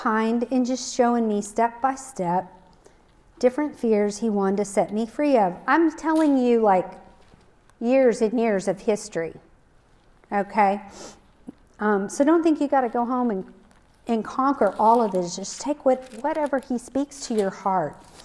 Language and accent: English; Kerrville, Texas, United States; I grew up in Kerrville, and I married at 19